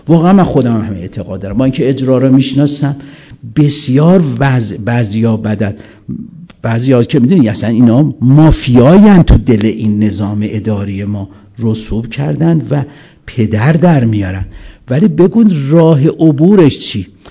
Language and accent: Persian; Iran; ما شرقیم، ما ایرانیم